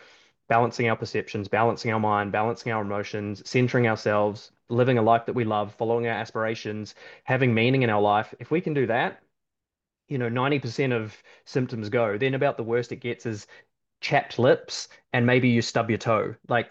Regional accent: England, United Kingdom; I grew up in England.

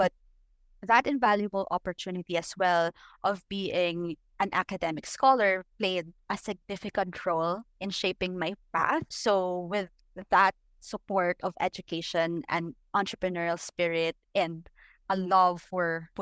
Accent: Quezon City, Metro Manila, Philippines; Personally, I was born and raised in Quezon City. I don't know if you know, where are you located, but yeah, I'm Quezon City right now, currently.

